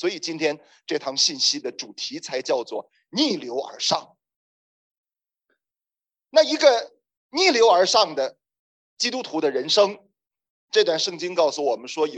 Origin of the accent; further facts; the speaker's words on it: China; 这个就好像也很像我们中国人所说的止于至善